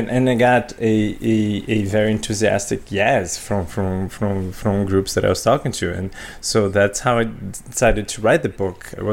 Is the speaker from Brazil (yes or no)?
yes; Brazil; now in Canada; So I grew up in Brazil in the 1980s, 1990s. So it was a pretty chaotic political, social and economic context. Eventually I came to Canada